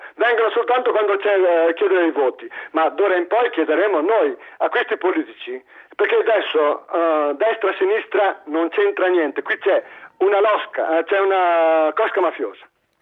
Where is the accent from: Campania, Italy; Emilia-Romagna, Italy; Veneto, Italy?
Veneto, Italy; Ma non è che diciamo una bugia, io sono del Veneto. Costa la metà l'immondizia da noi